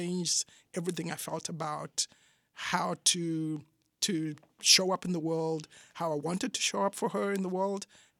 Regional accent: Zimbabwe; now in United States; I'm from Zimbabwe originally, and in our culture, the role of the father isn't the way that it is here in America

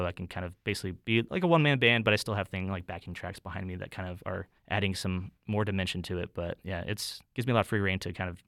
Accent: Las Vegas, Nevada, United States; I grew up in Vegas playing drums in a lot of like local bands here.

